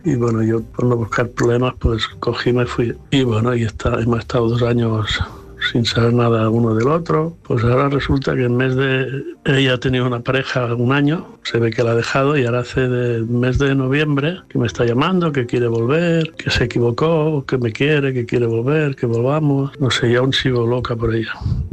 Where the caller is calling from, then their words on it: Barcelona, Catalonia, Spain; de Barcelona. Yo hace 2016 conocí a una chica, una mujer